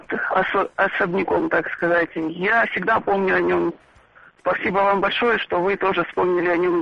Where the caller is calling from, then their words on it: Novosibirsk, Novosibirsk Oblast, Russia; я звоню из Новосибирска.